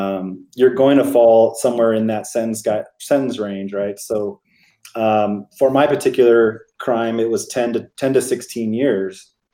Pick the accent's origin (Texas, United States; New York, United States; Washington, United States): Washington, United States; Seattle; To give you an example, I'm from Seattle, and Washington State actually has a really, really cool sentencing guideline